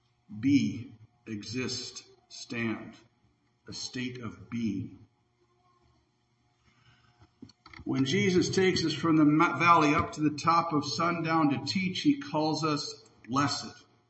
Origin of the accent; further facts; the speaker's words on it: United States; And I'm an American, same as you. I'm a Lutheran, same as you.